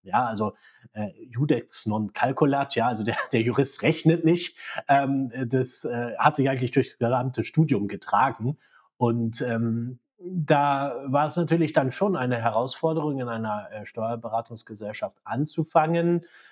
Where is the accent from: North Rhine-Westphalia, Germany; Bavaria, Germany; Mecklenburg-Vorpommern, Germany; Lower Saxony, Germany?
Lower Saxony, Germany; Also ich bin eigentlich Niedersachse. Habe in Niedersachsen mein Abitur gemacht